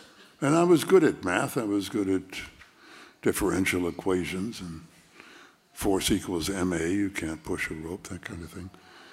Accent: Canada; and I'm a Canadian, so I was going to go across the border

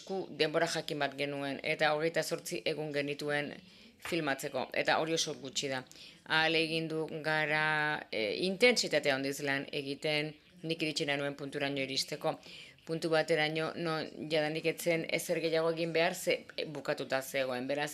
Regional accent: Germany; baita ere Alemaniatik nator

